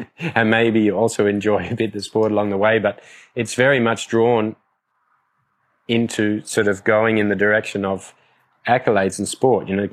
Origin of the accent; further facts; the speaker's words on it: Australia; moved away; But I remember a time when I first came to Europe, and, of course, I come from Australia being a different culture, a different background.